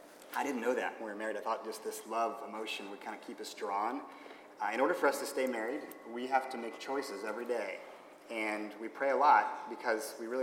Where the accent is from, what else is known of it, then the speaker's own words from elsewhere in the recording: California, United States; I'm from the Bay Area originally, Northern California, and Emily's from Chicago.